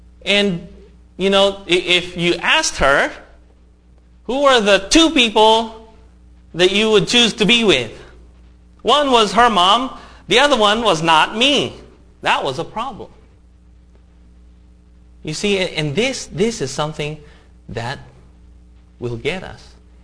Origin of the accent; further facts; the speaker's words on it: United States; because, you know, they liked me because I came from the States, you know, and I spoke English without a Filipino accent, so they thought that was very cool.